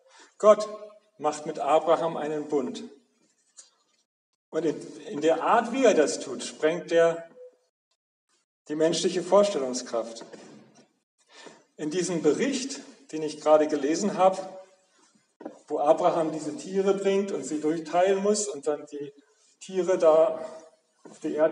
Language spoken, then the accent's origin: German; Northern Germany, Germany; So wie ich mich manchmal fühle als Norddeutscher in der Pfalz.